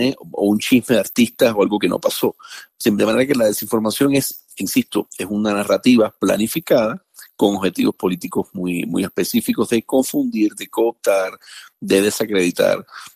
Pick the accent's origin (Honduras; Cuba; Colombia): Cuba; fui un chico que crecí en Cuba, en la época del muro